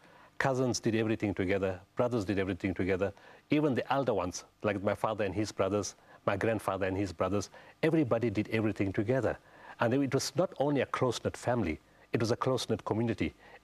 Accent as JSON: {"language": "English", "town": "Potchefstroom", "region": "North West", "country": "South Africa", "tie": "born or raised there", "said": "In the Northwest, in a town called Potchefstroom. Very small place, but it was a wonderful place. It still is a wonderful place. And we grew up in an extended family. Grandfather, uncles, brothers, sisters, families all living together in one big yard."}